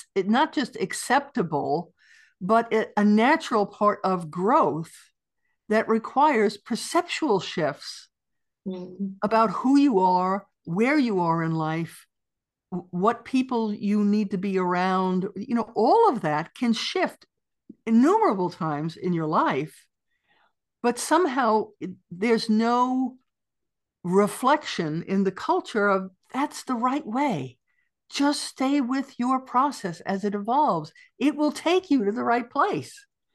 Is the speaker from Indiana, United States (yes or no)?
no; New York, United States; And, you know, I grew up in New York, and walking down the Manhattan, you know, you have to move like this, get around.